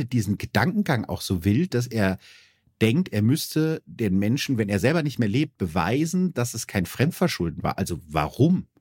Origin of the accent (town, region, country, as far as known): Germany